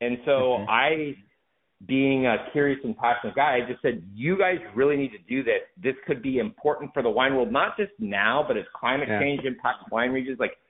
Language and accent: English; United States; And being an American, when we think of a Himalayas